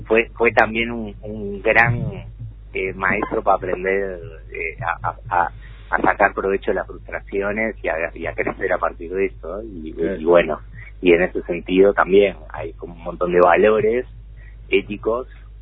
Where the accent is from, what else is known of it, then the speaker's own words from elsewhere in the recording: Montevideo, Uruguay; en Capurro, y eso también siempre mantuvo el vínculo de toda la familia con un Capurro, que es como para nosotros nuestro segundo barrio, más allá que nos criamos en el Paso Molino.